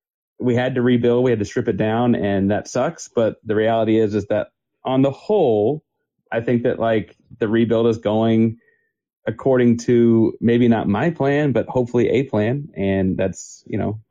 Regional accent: Austin, Texas, United States; also born or lived in Houston; Honestly, I was born in Houston. We get moved to Austin, I guess, when I was in elementary school, hence the 512 on the Twitter handle. But I was born in Houston, grew up like rooting for the Rockets.

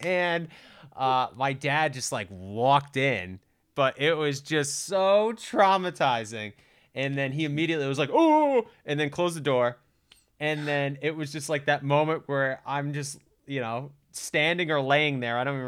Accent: Rhode Island, United States; I grew up in the Rhode Island public whirlwind. School system, bro. What do you expect from me? Okay? People from Rhode Island, we grow up in Rhode Island.

